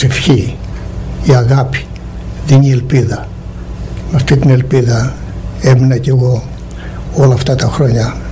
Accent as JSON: {"language": "Greek", "region": "Peloponnese", "country": "Greece", "tie": "born or raised there", "said": "Είναι στον Πάρνο, 1100 μέτρα υψόμετρο. Και είναι η ολόκληρη Ελλάδα για μένα, είναι το χωριό μου."}